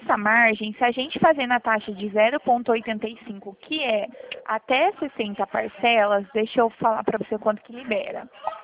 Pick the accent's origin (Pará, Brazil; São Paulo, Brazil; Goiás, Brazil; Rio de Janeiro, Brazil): São Paulo, Brazil; Limeira; Eu sou aqui de Limeira.